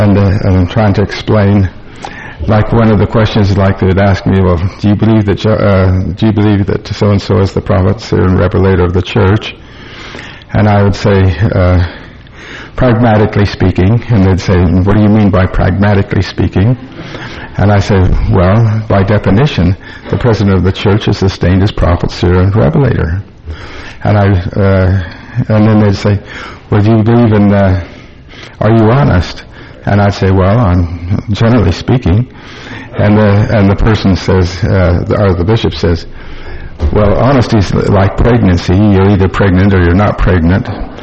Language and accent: English; Evanston, Wyoming, United States; I'm from Evanston, Wyoming.